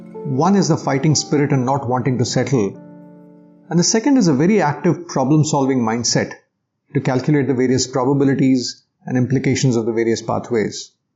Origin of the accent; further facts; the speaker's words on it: India; I come from the Indian middle class, and I have had my share of struggles and failures in my early years.